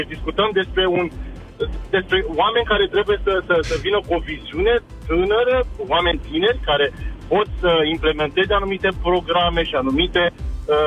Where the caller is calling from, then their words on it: Netherlands; Vă sunt din Olanda.